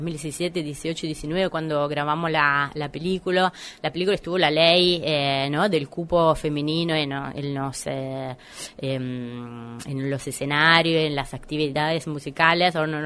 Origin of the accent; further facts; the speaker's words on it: Italy; yo soy italiana, estuve en Italia